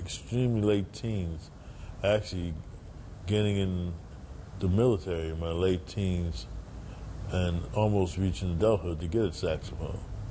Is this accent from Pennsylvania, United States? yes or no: yes; Philadelphia, Pennsylvania, United States; born there; I was born in Philadelphia.